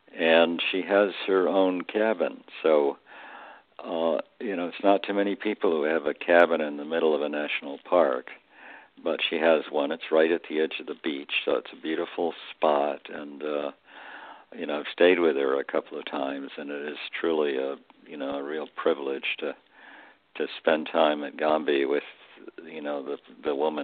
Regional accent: Corning, New York, United States; Well, I grew up in Corning, New York, so a small town in the middle of upstate New York

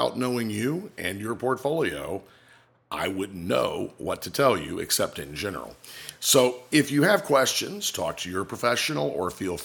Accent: Florida, United States; I'm an independent insurance agent here in my home state and native state of Florida, serving clients in Florida and Virginia.

